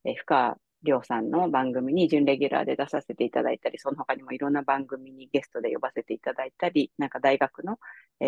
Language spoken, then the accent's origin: Japanese; Tokyo, Japan; 私は東京生まれ、東京育ちで、で、まあ大学を卒業後、18年間くらい、まあマーケティング関係の会社を自分で東京でやってたんですけど